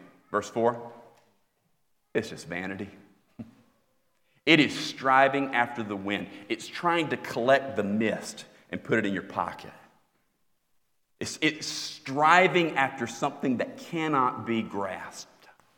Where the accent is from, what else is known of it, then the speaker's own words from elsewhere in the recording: Florida, United States; now in Iowa, United States; I grew up in Florida. I'd never endured that kind of bitter cold.